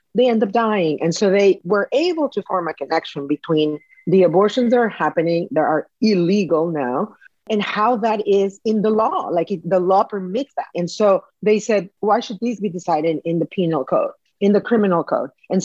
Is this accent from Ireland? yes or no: no; Monterrey, Nuevo León, Mexico; English is a second language; I grew up in Mexico, in the northern state of Nuevo León in Monterrey, and we are sort of close to the border.